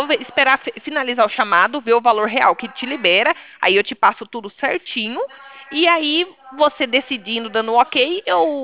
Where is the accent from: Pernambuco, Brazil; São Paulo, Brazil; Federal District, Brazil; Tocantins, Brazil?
São Paulo, Brazil; Rio Claro; Eu sou de Rio Claro também, eu sou aqui do lado do Santander, na Avenida 3 com Rua 4.